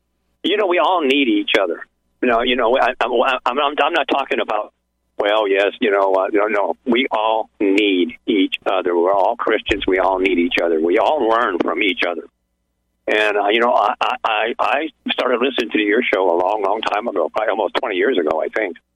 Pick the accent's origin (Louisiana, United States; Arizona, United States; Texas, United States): Arizona, United States; I'm from Arizona.